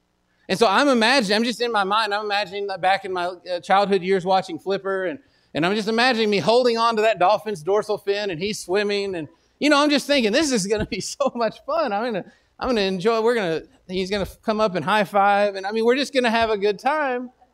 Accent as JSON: {"language": "English", "region": "Texas", "country": "United States", "said": "I'm from Texas. So if you didn't know this, Texans, at least where I come from, their blood type is coffee and Dr. Pepper."}